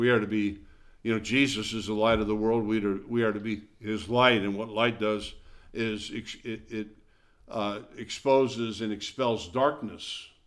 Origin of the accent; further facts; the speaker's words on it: Wisconsin, United States; I think about, you know, my football team, being I'm from Wisconsin, I grew up since I was old enough to know what a football was. I've been a Green Bay Packer fan